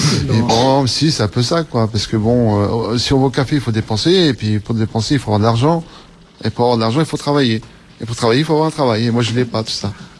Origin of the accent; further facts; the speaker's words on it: Pont-à-Mousson, Grand Est, France; born there; now in Mont-Saint-Martin, France; Je suis à la Zup de Mont-Saint-Martin. Mais moi, je suis né exprès pour Déhou. Je suis né de Pont-à-Mousson. J'ai déménagé